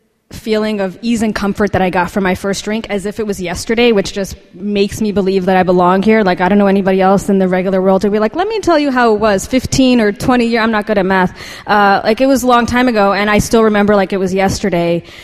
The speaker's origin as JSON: {"language": "English", "town": "Los Angeles", "region": "California", "country": "United States", "tie": "born or raised there", "moved": "as an adult", "lives_now": "New York, United States", "said": "I grew up in Los Angeles, and like a couple months before I turned 21, I moved to New York."}